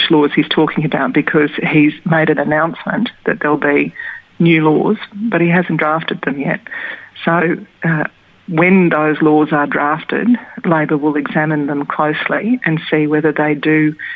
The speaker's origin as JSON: {"language": "English", "country": "Australia", "said": "I don't want terrorists to change the way that I live as an Australian."}